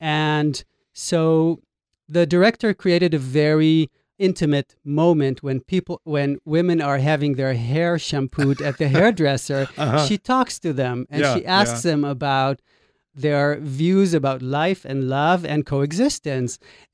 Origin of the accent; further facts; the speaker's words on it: Haifa, Haifa District, Israel; which happens in my hometown in Haifa, Israel.